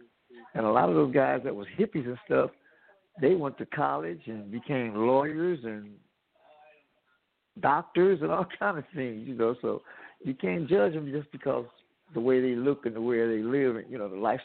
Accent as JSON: {"language": "English", "town": "Oakland", "region": "California", "country": "United States", "tie": "born or raised there", "said": "I came up in North Oakland. You know, that's right by Berkeley, I was raised in North Oakland, which is a pretty good area."}